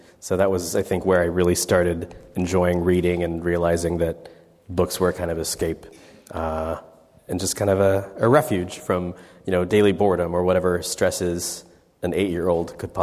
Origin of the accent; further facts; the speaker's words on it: Mira Mesa, California, United States; I grew up in Mira Mesa.